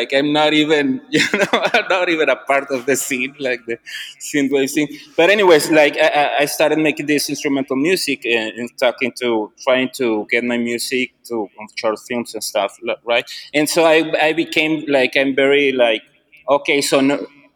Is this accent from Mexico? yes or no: yes; Mexico; So it's more a little bit because we're from Mexico and we have like an outsider view of things.